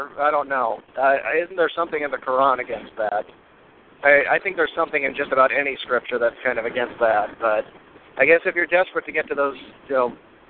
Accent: Midwest, United States; I'm man enough to admit I'm a man from the Midwest, and I'm man enough to admit the coasts aren't for me.

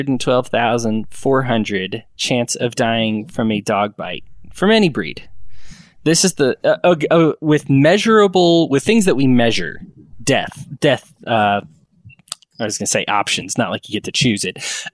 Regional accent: Aurora, Colorado, United States; Something I didn't know is that what I consider my hometown of Aurora, Colorado has actually banned pit bulls as well.

